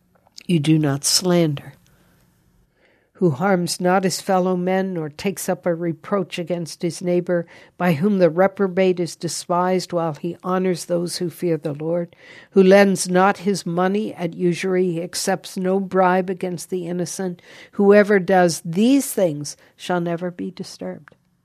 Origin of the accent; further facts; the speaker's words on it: United States; I am an American, And I pray that one day we will once again be a nation under God